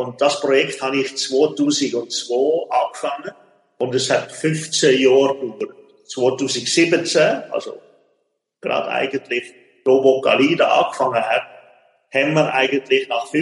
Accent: Switzerland; wo wir alle als Kind, als Schweizer Kind, quasi einfach ja, im Kopf haben

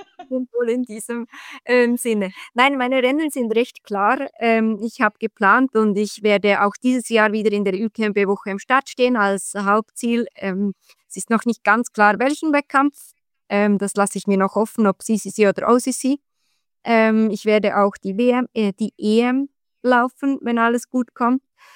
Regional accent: Bern, Switzerland; Ich komme aus der Region Bern. Das ist das Berner Oberland.

